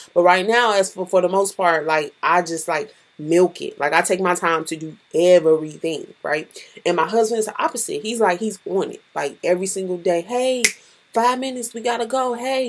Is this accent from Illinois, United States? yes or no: no; Houston, Texas, United States; I'm from Houston, Texas.